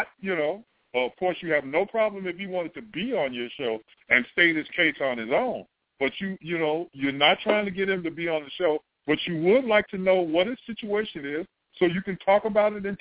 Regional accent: Chicago, Illinois, United States; born there; I was born in the Cook County Hospital, and I don't give a fuck what anybody says.

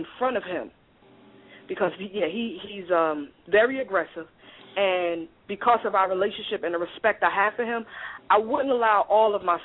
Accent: New Jersey, United States; I'm from Jersey, so we aggressive identified as opposed to stud identified.

